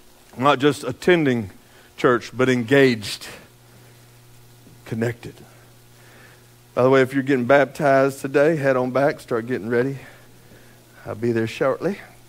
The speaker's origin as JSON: {"language": "English", "town": "Athens", "region": "Texas", "country": "United States", "tie": "born or raised there", "said": "I was raised here in Athens. I've never seen the church be like this in Athens."}